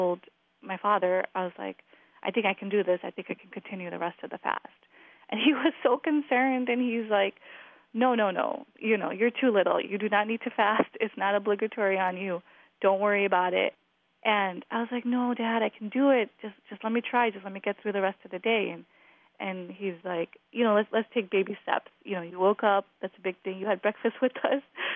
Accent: Glendale Heights, Illinois, United States; I am from Glendale Heights, Illinois. I am 28 years old, mom of two.

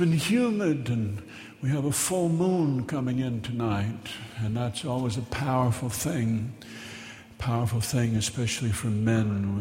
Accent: Minnesota, United States; except we're from Minnesota and we're not an easily inspired people because we have winter there, which is a heavy dose of realism.

